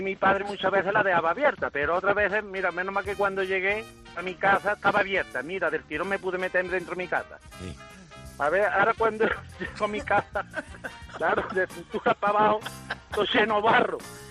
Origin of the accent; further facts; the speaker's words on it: Lora del Río, Andalusia, Spain; Tengo que poner de antemano que Lora del Río, vamos, soy de Lora del Río, bueno, del Priorato.